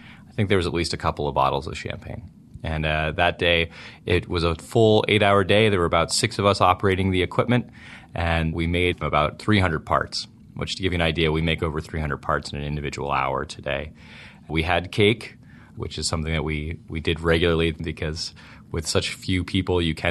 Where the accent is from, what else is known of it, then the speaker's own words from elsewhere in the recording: New York, United States; I grew up actually on Eastern Long Island.